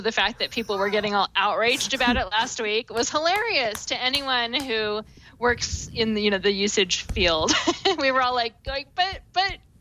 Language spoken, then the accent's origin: English; Seattle, Washington, United States; I'm from Seattle originally, so I tend to say you guys when I'm addressing a group of people